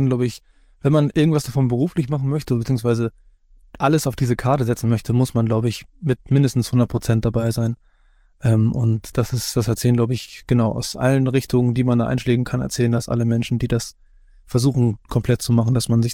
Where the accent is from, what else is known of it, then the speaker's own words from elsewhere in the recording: Hamburg, Germany; born there; den ich selbst als gebürtiger Hamburger, den ich nicht kenne.